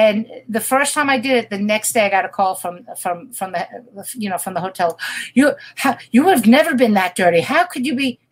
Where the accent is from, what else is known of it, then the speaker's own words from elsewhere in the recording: New York, United States; And I come from New York where, what the fuck are you looking at?